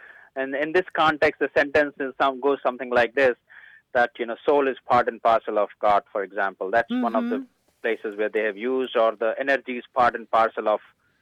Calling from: Dallas, Texas, United States; I am calling from Dallas, Texas.

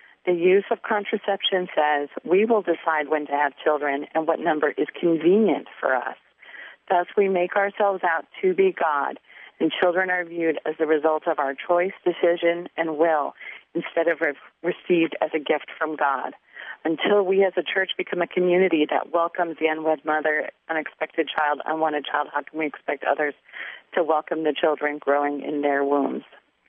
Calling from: Omaha, Nebraska, United States; I'm calling from Omaha, Nebraska.

